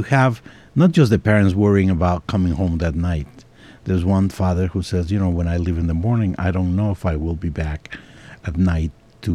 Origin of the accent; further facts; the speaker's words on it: Guatemala; I grew up in Guatemala, and we had a period of time when you didn't know if your parents would be coming home